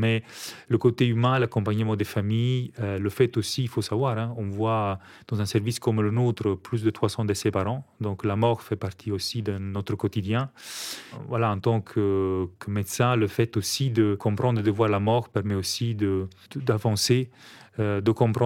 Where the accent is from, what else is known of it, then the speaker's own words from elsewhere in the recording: Italy; French is a second language; moved away as an adult; now in Belgium; Et de mon accent, vous avez compris, je ne suis pas belge, je suis un petit italien et je suis en Belgique depuis 2001. Donc ça fait 23 ans.